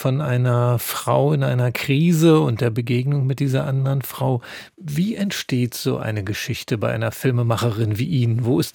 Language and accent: German; Brandenburg, Germany; Mir als Brandenburger wird dann gleich ganz warm ums Herz